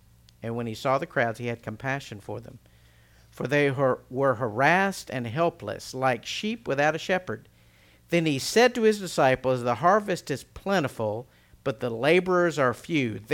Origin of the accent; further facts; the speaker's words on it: Altavista, Virginia, United States; years ago when I grew up in Alta Vista. I would often travel north and west heading to Harrisonburg.